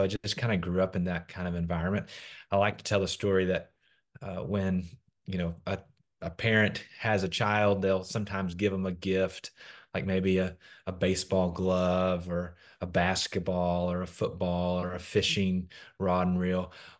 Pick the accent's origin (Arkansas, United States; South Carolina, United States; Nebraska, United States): Arkansas, United States; Searcy; So I grew up in Searcy, Arkansas.